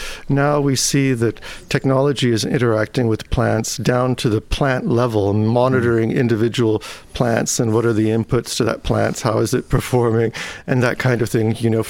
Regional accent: California, United States; born there; I was born in California

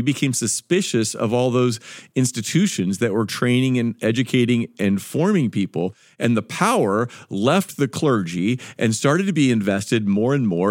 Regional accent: United States; No, we're American, so we drink the same water, live in the same culture.

